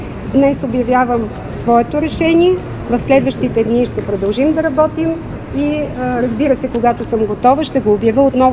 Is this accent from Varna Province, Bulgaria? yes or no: no; Sofia, Sofia City, Bulgaria; За мен София е моят град. Аз съм израсла в София от 13 годишната си възраст. Учила съм тук. Тук съм родила дъщеря си. Тук съм работила